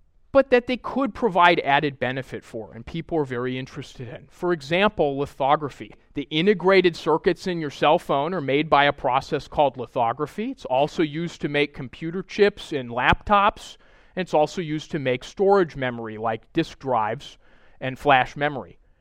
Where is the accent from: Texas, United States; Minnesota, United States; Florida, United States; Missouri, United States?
Minnesota, United States; now in Santa Barbara, United States; I'm from Minnesota, and the temperature swings a lot more than it does here